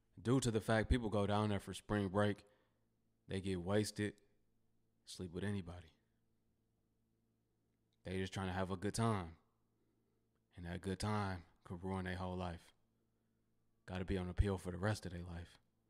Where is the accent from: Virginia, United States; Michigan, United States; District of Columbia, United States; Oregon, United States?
Michigan, United States; Detroit; Listen, man, I come from a poverty-stricken environment, and I hear about these things, but I'm from Detroit.